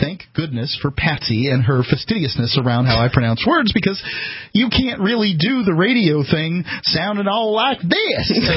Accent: Bradenton, Florida, United States; I'm from Bradenton, Florida. I grew up there, and I don't have that accent. I don't have that Florida accent.

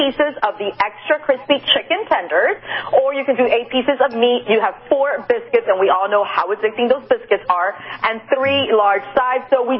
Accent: Miami, Florida, United States; I grew up in Miami. We used to walk to a KFC.

